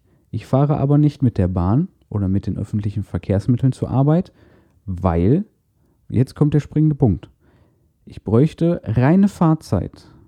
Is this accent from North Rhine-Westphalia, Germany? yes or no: yes; Castrop-Rauxel, North Rhine-Westphalia, Germany; Ich bin immer von Castrop, von meiner Heimatstadt, aus nach Essen gependelt.